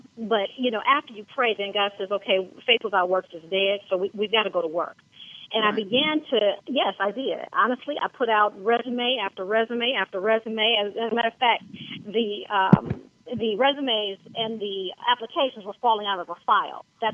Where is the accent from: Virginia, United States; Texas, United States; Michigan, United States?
Michigan, United States; Detroit; So I am originally from Detroit, and I was working at a number two trauma hospital there in Detroit.